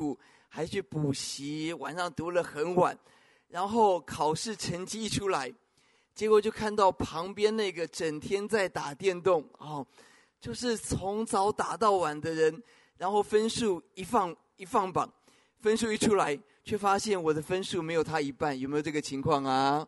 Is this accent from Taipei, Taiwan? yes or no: no; Taoyuan, Taiwan; 我自己的经历，我在桃园一个小城市长大